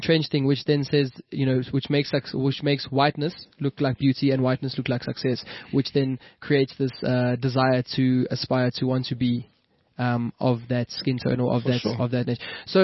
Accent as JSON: {"language": "English", "country": "South Africa", "said": "Because it's like an example of us all being South African, but having nothing to do with each other when it comes to living space and socializing."}